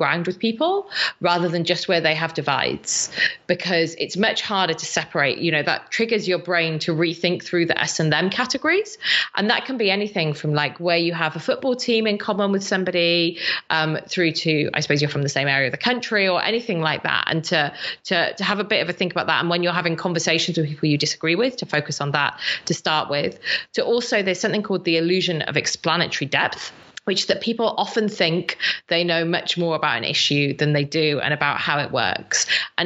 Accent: Wales, United Kingdom; I'm from South Wales

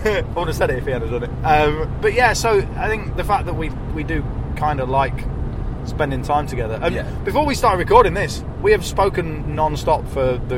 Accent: United Kingdom; we do act like we absolutely hate each other, but That's what's known as being British.

